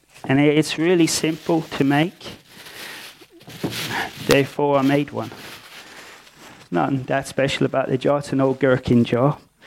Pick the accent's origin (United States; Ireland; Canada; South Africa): Ireland; Claire tells me I say that wrong, but I'm Irish, but that's how I say it.